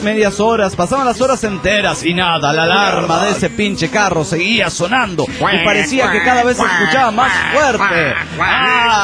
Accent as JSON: {"language": "Spanish", "country": "Mexico", "lives_now": "Liverpool, United Kingdom", "said": "somos dos mexicanos."}